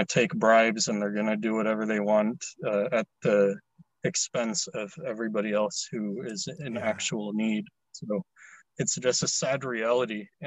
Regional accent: United States; born there; because I'm a Filipino American. You know, I was born here, but like 99% of my family is in the Philippines.

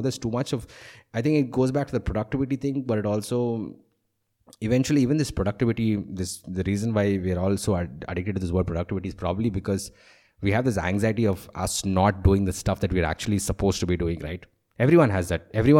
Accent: Chennai, Tamil Nadu, India; you know, I'm from Chennai, right? And my family obviously moved to Bangalore.

